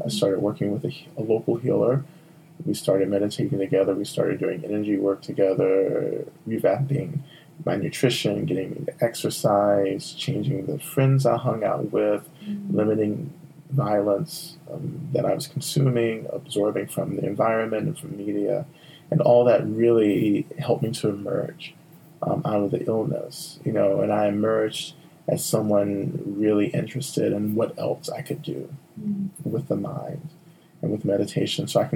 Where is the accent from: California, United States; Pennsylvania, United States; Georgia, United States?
Georgia, United States; I really have to go back to being born and raised in the South, in Georgia, being in a context that felt very alien to me. In the Bible Belt, Deep South, you know, I grew up Christian in the church.